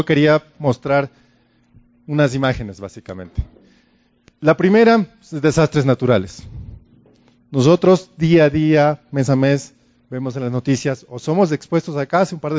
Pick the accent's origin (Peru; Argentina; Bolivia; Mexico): Peru; moved away; Estoy acá ya hace 5 meses, soy de Perú